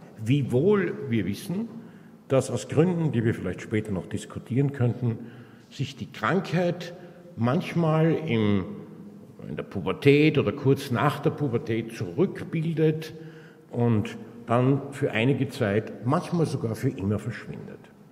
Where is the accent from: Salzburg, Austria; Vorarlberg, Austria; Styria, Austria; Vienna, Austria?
Vienna, Austria; so wie man bei uns in Wien sagt, im Wiegelwogel ist